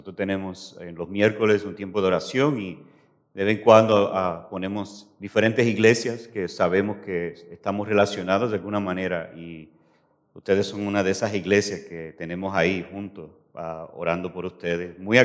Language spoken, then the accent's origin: Spanish; Puerto Rico; pero soy de Puerto Rico y obviamente hay diferentes palabras, diferentes gestos y diferentes maneras de expresar.